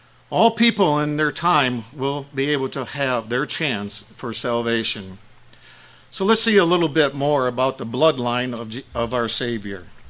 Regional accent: South Dakota, United States; also born or lived in Chicago; I was born in Chicago. I was raised mostly in South Dakota, but I do have some Southern blood in me because my grandparents were from Arkansas and Alabama.

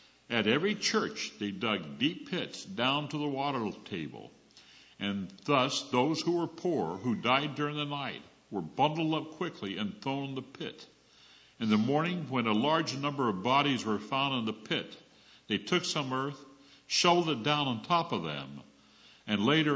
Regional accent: Arizona, United States; because I grew up on the Mexican border in Arizona in the high desert. We had a lot of sand, but no water.

